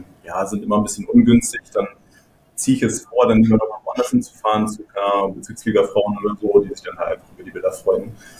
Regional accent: Hamburg, Germany; ich bin fast 36, ich komme aus Hamburg

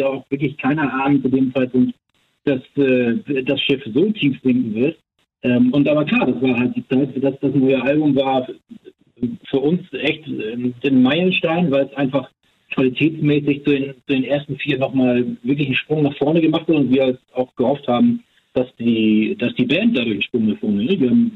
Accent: Hamburg, Germany; wir kommen aus Hamburg

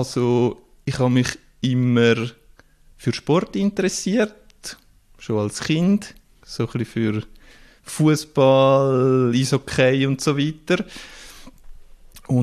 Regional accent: Zurich, Switzerland; Ich komme aus der Region Winterthur, kenne ein bisschen den Verein, habe mal mega nah bei der Schützenwiese gewohnt

